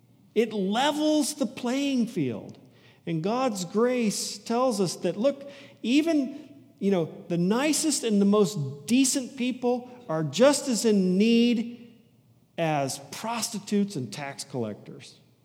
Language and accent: English; Leawood, Kansas, United States; So, I mean, should I feel guilty for growing up in Leawood?